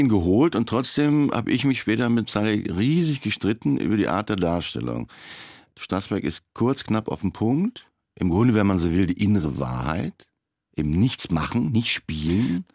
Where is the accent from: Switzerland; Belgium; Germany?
Germany; Frankfurt, Hesse; Ich bin ja echter Frankfurter Bub.